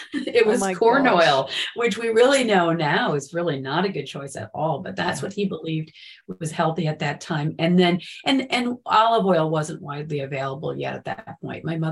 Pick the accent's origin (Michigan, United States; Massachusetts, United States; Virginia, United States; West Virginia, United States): Michigan, United States; I grew up in Michigan, and we used to spend a lot of time on the farms in the local area, in the region, picking our own fruit.